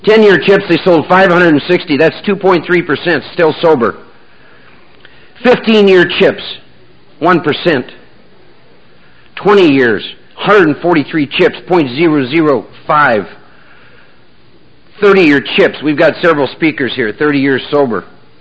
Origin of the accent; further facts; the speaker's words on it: Iowa, United States; I was born and raised back in Iowa, Norwegian farming community